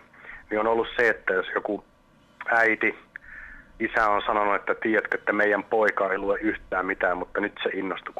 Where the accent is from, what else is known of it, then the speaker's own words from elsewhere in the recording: Helsinki, Uusimaa, Finland; born there; Joo, no mä synnyin Helsingissä, mutta että Pohjois-Helsingissä Pihliksessä